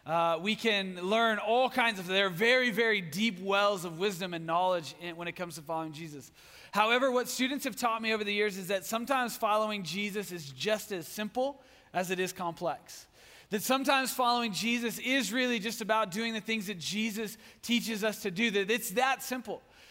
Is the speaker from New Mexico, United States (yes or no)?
yes; Hobbs, New Mexico, United States; My wife is from Roswell. I'm from Hobbs, New Mexico.